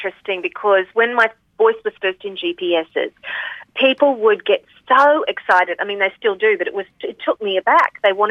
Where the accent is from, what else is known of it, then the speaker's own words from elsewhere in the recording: Mackay, Queensland, Australia; moved away as an adult; now in United States; I grew up in Mackay in North Queensland, and I moved to America, 16 years ago.